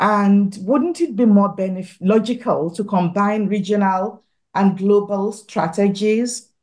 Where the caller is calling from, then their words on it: Nigeria; And for Africa, where I'm from, actually, I'm speaking from Nigeria today